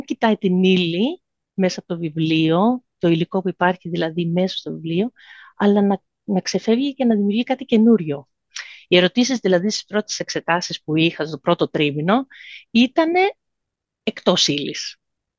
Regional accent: Greece; first language Danish; also born or lived in Denmark; Δεν ήξερα καθόλου ελληνικά. Δηλαδή ξεκίνησα με το να μιλάω μόνο δανέζικα και όταν μετακομίσαμε οικογενειακώς στην Ελλάδα, ξεκίνησα και το δημοτικό. Και ήμουνα στην Ελλάδα από το δημοτικό μέχρι το λύκειο.

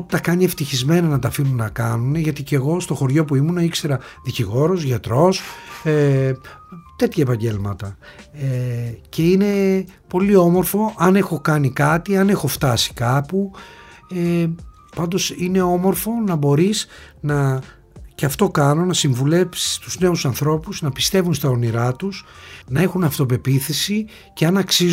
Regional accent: Neochori, Western Greece, Greece; now in Athens, Greece; Νεοχώριο Μεσολογγίου. Οπότε μετά, ερχόμενος στην Αθήνα, πήγα και γράφτηκα σε μια σχολή

